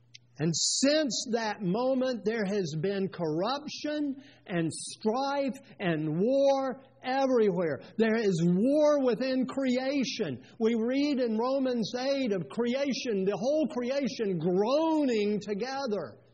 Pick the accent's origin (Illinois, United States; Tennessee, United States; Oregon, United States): Tennessee, United States; I grew up in East Tennessee.